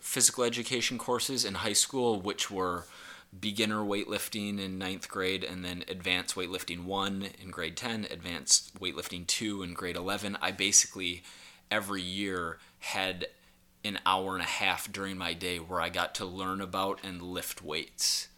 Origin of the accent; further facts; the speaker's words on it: Minnesota, United States; I grew up in Minnesota, in the middle of the USA, and was in a public school